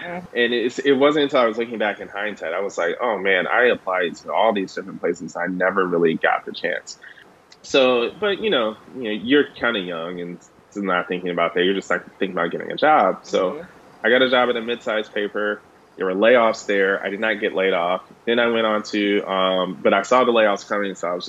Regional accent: Detroit, Michigan, United States; We're from Detroit, and she worked at a Black newspaper. She worked at the Michigan Chronicle.

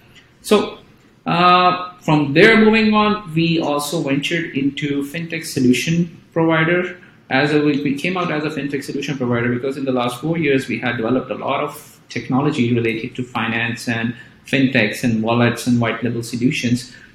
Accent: Lahore, Punjab, Pakistan; English is a second language; So I basically grew up here in my hometown, Lahore.

